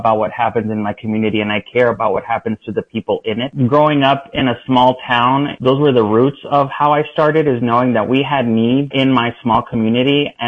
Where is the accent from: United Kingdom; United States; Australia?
United States; Nogales, Arizona; also born or lived in Tucson; I was born in Tucson, but I only spent the few days in the hospital there. And I grew up on the border in Nogales, basically until I went off to college.